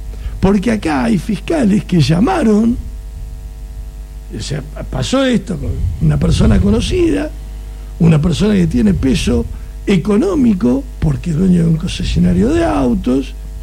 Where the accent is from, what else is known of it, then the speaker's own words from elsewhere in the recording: Argentina; Estamos en Argentina, somos Argentina.